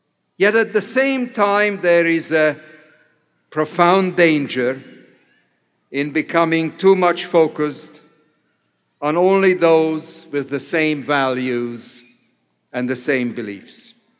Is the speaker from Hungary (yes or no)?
yes; Hungary; first language Hungarian; English is a second language; I was very proud of my Hungarian heritage. I was very proud of my Hungarian citizenship. I loved my native tongue.